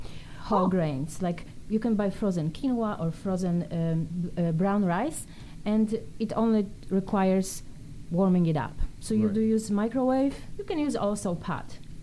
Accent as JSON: {"language": "English", "country": "Poland", "said": "Like I'm from Poland, so I eat white beans, right?"}